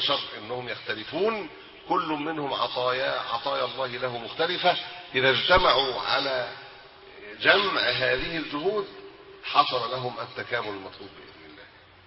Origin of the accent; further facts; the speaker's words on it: Egypt; احنا في مصر